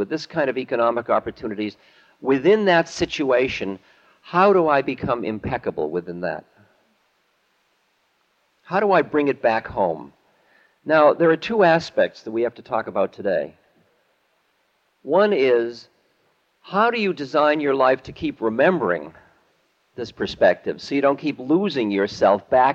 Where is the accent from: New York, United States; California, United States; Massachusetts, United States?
Massachusetts, United States; Boston; born or raised there